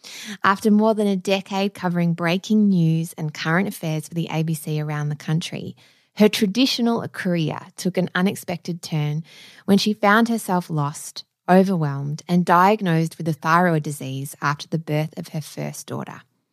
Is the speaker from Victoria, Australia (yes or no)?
yes; Melbourne, Victoria, Australia; just in my hometown in Melbourne